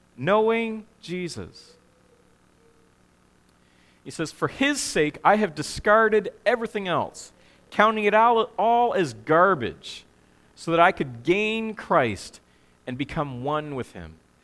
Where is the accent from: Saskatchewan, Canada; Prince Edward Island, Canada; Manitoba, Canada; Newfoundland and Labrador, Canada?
Prince Edward Island, Canada; ah, I'm glad to be an Islander. You know, New Brunswick's great. Nova Scotia's okay.